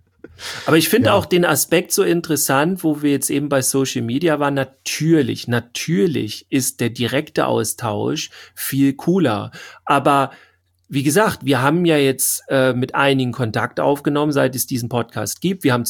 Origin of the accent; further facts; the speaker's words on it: Schleswig-Holstein, Germany; Wir kommen aus Schleswig-Holstein.